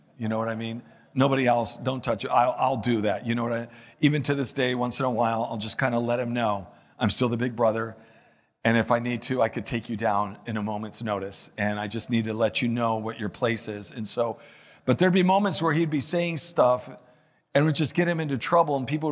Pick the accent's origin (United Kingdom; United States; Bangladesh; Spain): Spain; Canary Islands; growing up in the Canary Islands, my brother had a mouth on him and that used to get him in trouble.